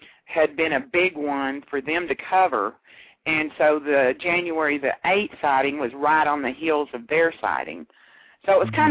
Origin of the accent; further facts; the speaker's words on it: Texas, United States; Their accent was heavy, and, you know, I'm from Texas. I don't talk to people all over the world.